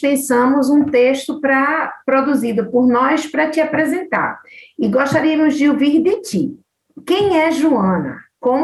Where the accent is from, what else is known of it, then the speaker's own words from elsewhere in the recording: Brazil; todas nós somos brasileiras e possuímos diferentes formações acadêmicas